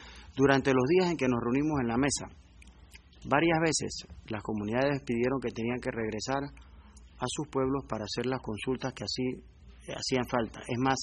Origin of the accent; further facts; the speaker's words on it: Panama; no importa de qué etnia sean, todos somos panameños.